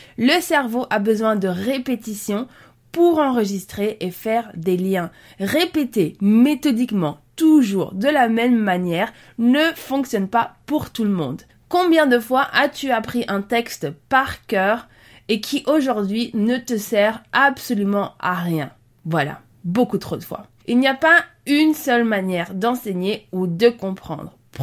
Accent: Brussels, Belgium; J'ai grandi à Bruxelles

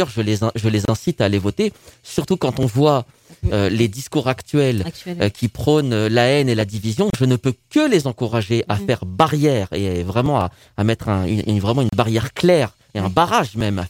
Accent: France; born there; mon pays de naissance, la France, et mon pays d'origine, de mes racines, de mes parents, la Tunisie.

